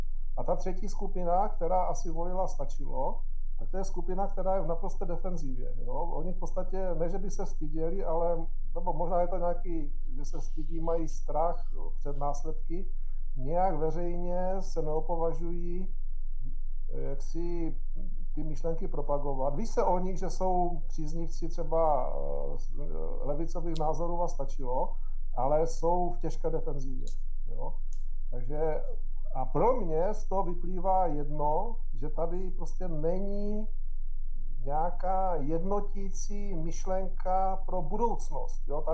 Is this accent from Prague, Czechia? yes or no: no; Ostrava, Moravian-Silesian Region, Czechia; Já teda jsem Ostravák, ale žiju tady na Valachách